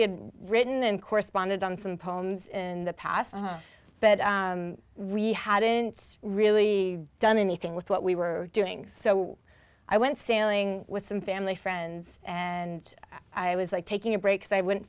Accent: Virginia, United States; I'm from Washington, D.C. area, Northern Virginia.

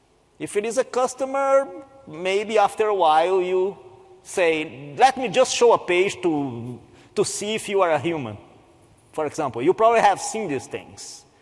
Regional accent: Brazil; now in United States; And I come originally from Brazil, and then I moved to the United States

